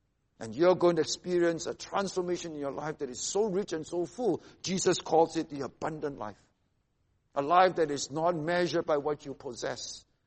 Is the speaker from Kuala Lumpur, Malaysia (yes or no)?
no; Seremban, Negeri Sembilan, Malaysia; also born or lived in Singapore; All of us, all nine of us, were born in Singapore. But we grew up in Seremban because my dad was a member of parliament in Seremban in the 1960s and 70s, where we were all growing up. Live in a very big house.